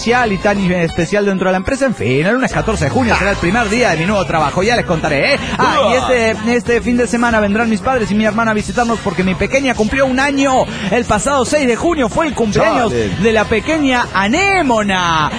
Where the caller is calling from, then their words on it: Monterrey, Nuevo León, Mexico; de Monterrey, Nuevo León, México.